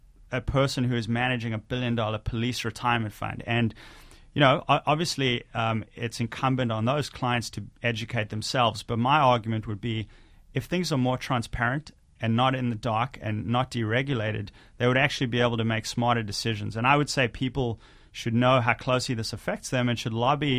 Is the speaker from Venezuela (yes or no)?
no; Johannesburg, Gauteng, South Africa; accent: hybrid accent; moved away as an adult; I have a bit of a hybrid accent. But I grew up in Johannesburg, and I left South Africa when I was 18.